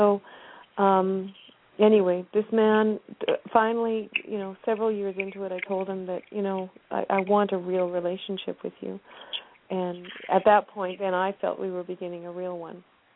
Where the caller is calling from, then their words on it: British Columbia, Canada; I'm from Canada. Yeah. I'm up in British